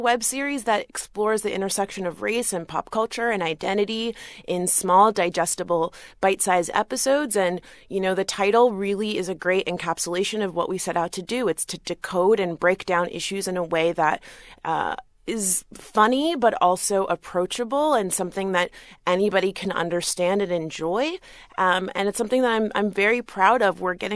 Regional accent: Florida, United States; my experiences growing up in South Florida when I was often in spaces where I was the only Black person

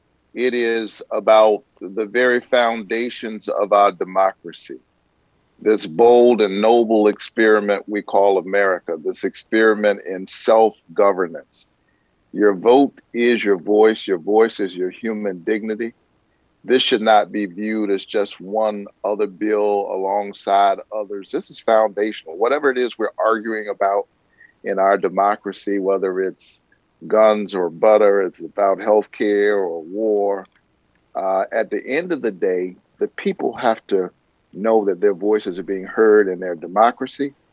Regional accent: Georgia, United States; there are those in my home state of Georgia and across this country who are trying to make it harder rather than easier for people to vote

